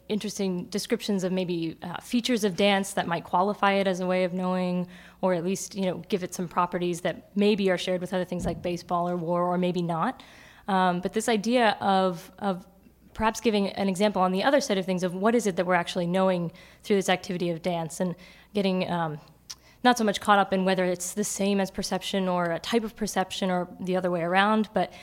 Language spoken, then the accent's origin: English; Oakland, California, United States; from Oakland, California.